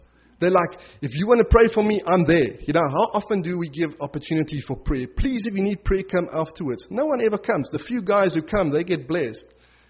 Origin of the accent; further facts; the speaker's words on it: South Africa; because of who we are as South African people, we like give a response like that, and everyone's like, okay, someone else go, but not me.